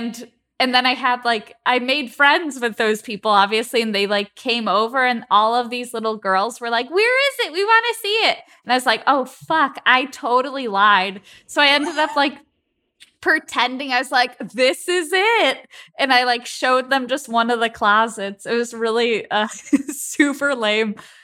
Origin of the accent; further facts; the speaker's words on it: Chicago, Illinois, United States; okay, so I'm from the Midwest. I'm from Chicago. So we, you know, basements are a big thing